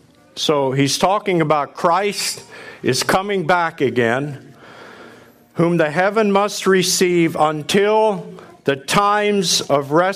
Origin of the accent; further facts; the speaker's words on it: Colorado, United States; from Colorado.